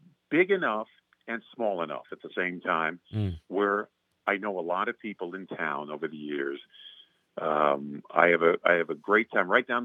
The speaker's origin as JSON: {"language": "English", "region": "New York", "country": "United States", "tie": "born or raised there", "said": "I grew up in New York. I've never been to the Statue of Liberty."}